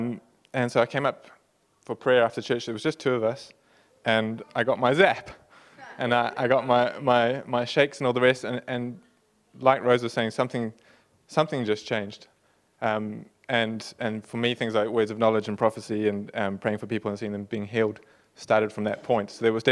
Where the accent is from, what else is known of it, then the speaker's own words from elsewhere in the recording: South Africa; So I grew up in South Africa, so we had a African woman that lived with us, looked after my grandmother who had dementia.